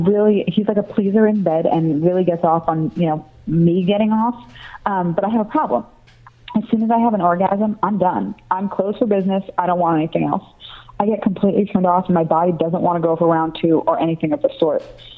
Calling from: New York, United States; Hi, Emily. … I'm from New York. I'm 22 years old

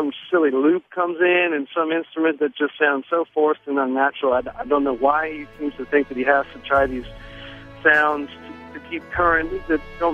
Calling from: Nashville, Tennessee, United States; I'm from Nashville.

